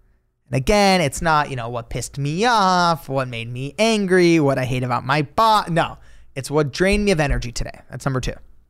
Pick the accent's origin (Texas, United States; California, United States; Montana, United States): California, United States; Los Angeles; I'm born and raised in Los Angeles. This is where I currently live. … in Spain that first week.